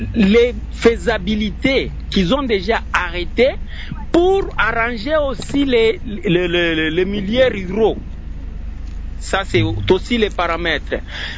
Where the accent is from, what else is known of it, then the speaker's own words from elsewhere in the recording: Kayeye, Lualaba, DR Congo; now in Fungurume, DR Congo; Moi qui vous parle, j'ai quitté chez nous à Kayeye, je me retrouve à Fungurume à la quête de l'emploi